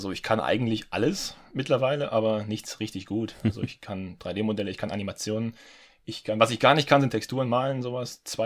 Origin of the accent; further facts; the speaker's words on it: Northern Germany, Germany; moved away as an adult; Also ich komme aus Norddeutschland und ich bin vor 10 Jahren, 11 Jahren bald nach Süddeutschland gezogen und ich habe noch einen besten Freund im Norden.